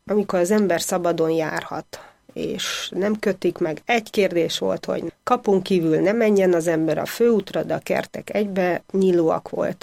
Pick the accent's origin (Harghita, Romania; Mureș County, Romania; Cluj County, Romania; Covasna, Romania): Covasna, Romania; Ozun; Én Erdélyben születtem, és annak is a legdéli csücskéjében, Uzon nevezetű községben, az nagyon közel van a határhoz, a régi határhoz, pár kilométer